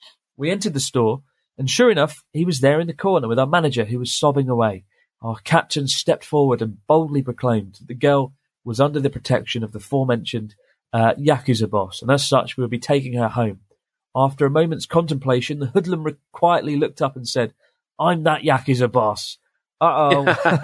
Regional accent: Ibaraki, Japan; I was born and raised in Japan. I went to high school in Ibaraki Prefecture, just north of Tokyo. And I was in my high school rugby team. I was never very good at rugby, but my parents were from New Zealand

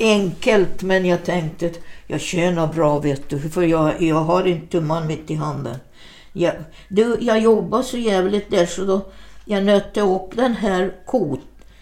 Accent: Åland, Finland; Och jag var ålänning, ja.

